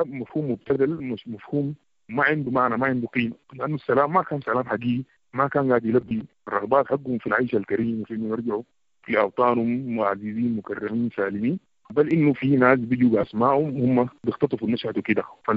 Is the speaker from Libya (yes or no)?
no; West Darfur, Sudan; نحن هنا في دارفور وتحديدا ولاية غرب دارفور